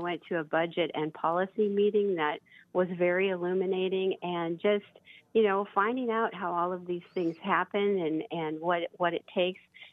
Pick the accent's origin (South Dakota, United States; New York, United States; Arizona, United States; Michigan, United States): South Dakota, United States; Well, I born and raised in Lyman County, the district or part of the district that I'm running for.